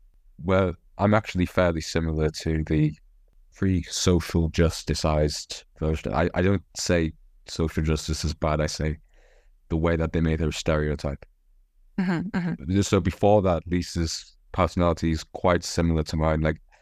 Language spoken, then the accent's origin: English; Whitehaven, North West England, United Kingdom; accent: northern; I'm from Cumbria and from a small town called Whitehaven